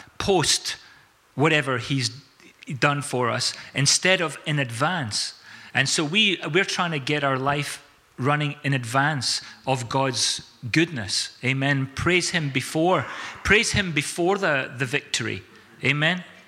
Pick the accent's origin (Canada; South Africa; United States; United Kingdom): South Africa; growing up in South Africa, we often seen the traditional way that oxen were yoked up together to do work.